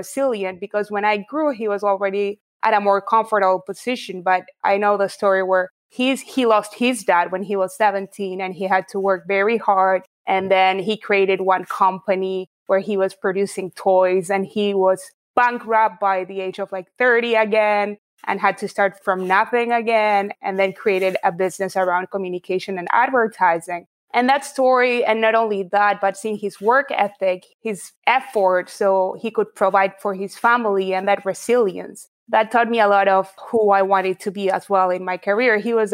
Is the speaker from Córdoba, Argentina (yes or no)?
no; Buenos Aires, Argentina; So I grew up in Buenos Aires, Argentina. That's where I'm from.